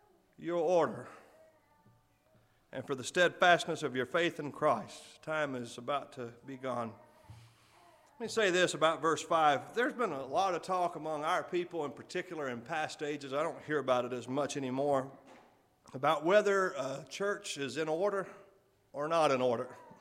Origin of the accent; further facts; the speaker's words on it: Texas, United States; Obviously, I'm from Texas.